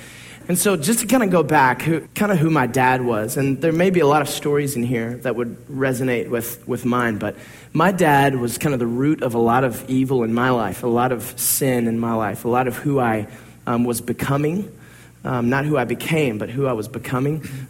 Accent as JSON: {"language": "English", "town": "Toledo", "region": "Ohio", "country": "United States", "tie": "born or raised there", "also_born_or_lived": "Memphis", "said": "Well, I was born in Memphis in 1978 and moved to Toledo, Ohio when I was two."}